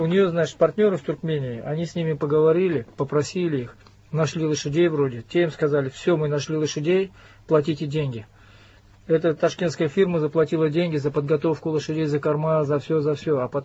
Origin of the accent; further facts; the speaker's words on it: Uzbekistan; also born or lived in Kazan; Ну, я родился под Казанью, вырос в Узбекистане, и гражданин я Узбекистана.